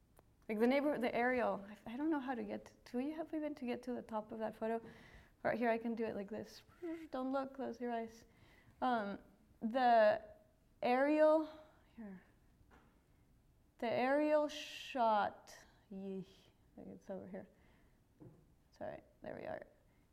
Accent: Mexico; I grew up in Mexico, maybe, I don't know, maybe, like, we're a little more strident than some other places.

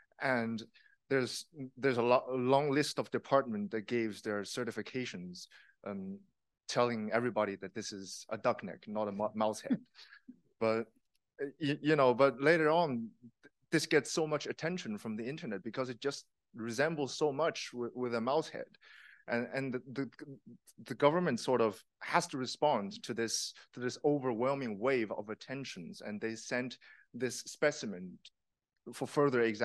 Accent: China; moved away; I came from China, a place ruled by the Communist Party, and the party also suppressed many forms of artistic expressions.

